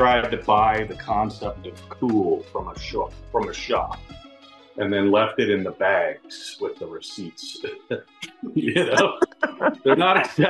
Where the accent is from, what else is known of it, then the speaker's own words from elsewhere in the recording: Aspen, Colorado, United States; I tell people now, about growing up in Aspen, where we had, you know … played on the softball teams.